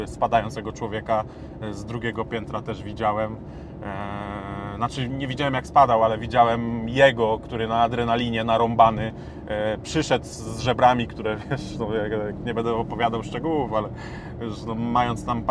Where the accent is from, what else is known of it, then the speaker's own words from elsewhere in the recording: Kraków, Lesser Poland, Poland; W samym centrum. 16 lat mieszkałem na ulicy Krupniczej, Teatr Bagatela, więc nie osiedle. Później się wychowywałem na osiedlu Czasy Młodzieńcze, to jest osiedle kombatantów Kraków, Mistrzejowice, Nowa Huta.